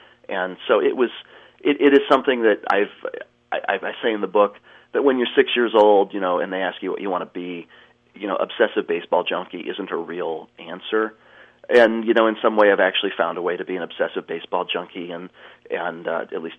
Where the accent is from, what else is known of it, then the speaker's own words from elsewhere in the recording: Cleveland, Ohio, United States; I was 6 years old. I grew up in Cleveland.